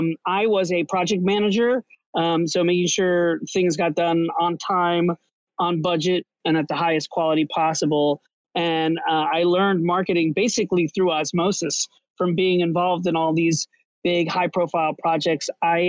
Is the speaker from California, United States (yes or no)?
no; Orlando, Florida, United States; But I started off, I grew up in Florida, and I moved to New York City.